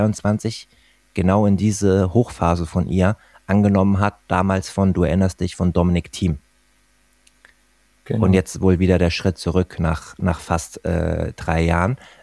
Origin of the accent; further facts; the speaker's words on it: Wiesbaden, Hesse, Germany; wegbeamen nach Wiesbaden in meine Heimat, 25 Autominuten entfernt nach Wiesbaden-Neuenstadt